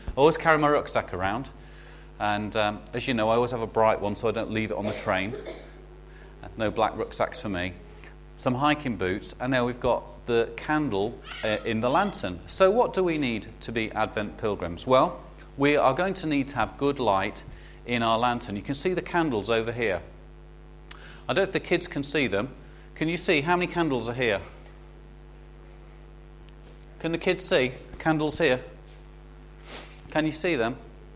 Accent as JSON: {"language": "English", "town": "Birmingham", "region": "West Midlands", "country": "United Kingdom", "said": "I can say that because I'm from Birmingham"}